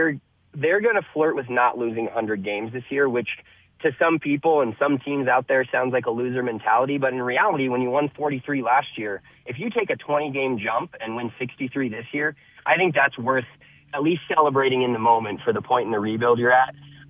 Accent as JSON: {"language": "English", "region": "Colorado", "country": "United States", "tie": "born or raised there", "said": "So I grew up in Colorado, loved to play baseball."}